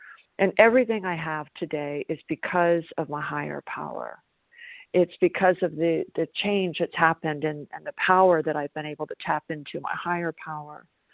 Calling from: South Carolina, United States; I'm calling from South Carolina.

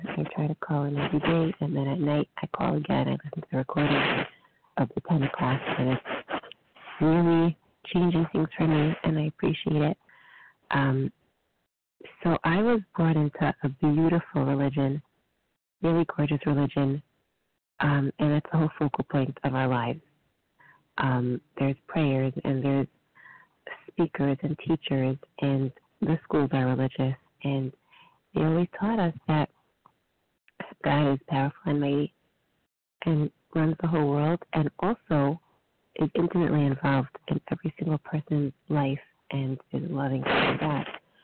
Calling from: New Jersey, United States; from New Jersey.

